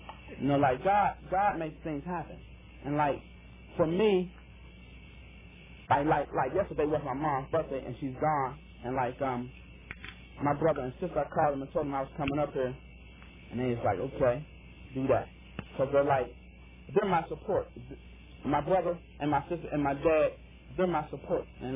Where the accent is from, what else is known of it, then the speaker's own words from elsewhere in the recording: Pittsburgh, Pennsylvania, United States; now in Erie, United States; I'm originally from Pittsburgh